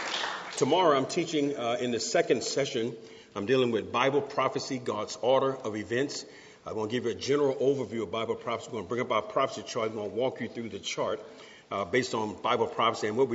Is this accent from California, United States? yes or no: yes; San Diego, California, United States; My wife and I, we're from San Diego, and we always like meeting nice people.